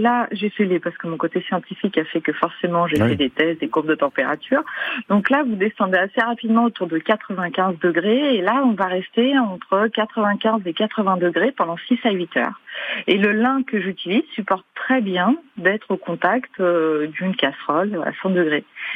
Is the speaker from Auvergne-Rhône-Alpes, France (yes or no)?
yes; Yssingeaux, Auvergne-Rhône-Alpes, France; now in Lyon, France; Alors moi, je suis à Lyon, mais j'ai grandi à Issingeau, ouais, et je travaille pas mal par là-bas, ouais.